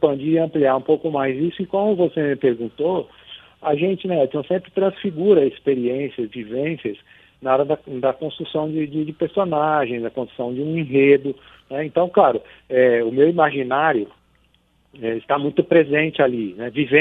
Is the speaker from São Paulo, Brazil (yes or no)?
yes; Cravinhos, São Paulo, Brazil; Eu vim de uma cidade pequena do interior de São Paulo.